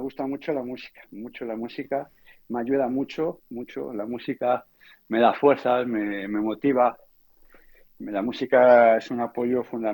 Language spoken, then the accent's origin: Spanish; Segovia, Castile and León, Spain; como soy de Segovia y como buen segoviano estoy enamorado de mi ciudad